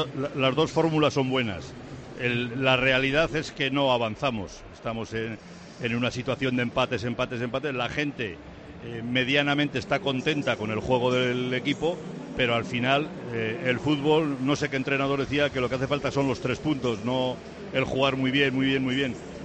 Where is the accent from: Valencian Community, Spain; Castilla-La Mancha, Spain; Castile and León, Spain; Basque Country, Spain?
Basque Country, Spain; Sodupe; also born or lived in Sopuerta; yo soy de las Encartaciones, yo nací en un pueblo Sopuerta, pero viví muchos años, toda mi juventud viví en un pueblo que se llama Sodupe